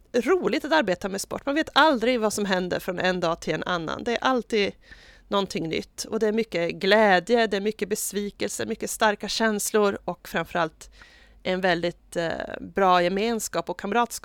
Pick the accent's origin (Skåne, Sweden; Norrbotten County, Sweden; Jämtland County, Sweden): Norrbotten County, Sweden; Boden; Jag är från Boden och där är det 31% av de arbetande som pendlar till jobben. De flesta pendlar till Luleå, precis som jag.